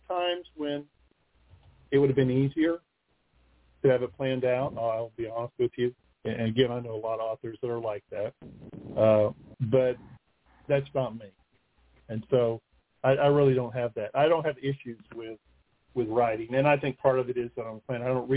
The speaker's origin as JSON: {"language": "English", "town": "Albuquerque", "region": "New Mexico", "country": "United States", "tie": "born or raised there", "said": "You know, Albuquerque is in a desert, and, you know, cactus grows well there and not much else unless you're up in the mountains. So we moved to Northeast Texas, and everything's green and all that."}